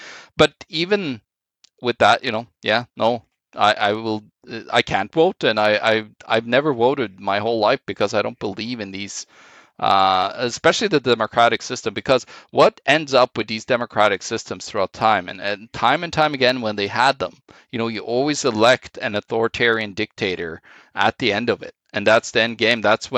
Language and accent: English; Norway; English is a second language; now in Canada; I'm from Norway, and I see, like, the conservatives here turning into the Norwegian social conservatives, basically.